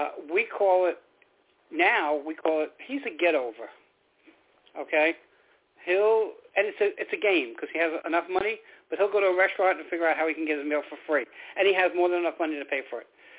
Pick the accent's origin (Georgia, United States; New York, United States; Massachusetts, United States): New York, United States; also born or lived in New Jersey; But you're right, I am from New York and New Jersey. Those were my areas.